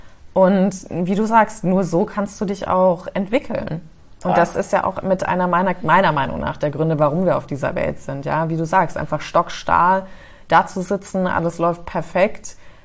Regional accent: New York, United States; also born or lived in Canada; Ich bin ja in New York aufgewachsen oder als ich jetzt lange in Kanada war, da waren Fehler so willkommen geheißen.

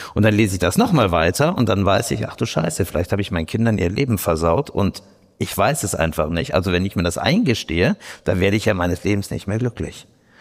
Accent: Munich, Bavaria, Germany; ich komme ja wie gesagt aus München, ich bin Wessi.

